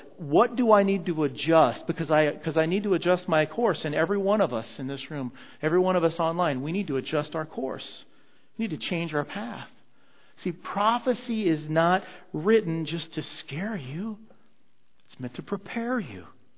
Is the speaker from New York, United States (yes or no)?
no; Dillon Valley, Colorado, United States; I grew up in Colorado. I still remember the house. It was a greenhouse. 134 Big Elk Road in Dillon Valley, Colorado.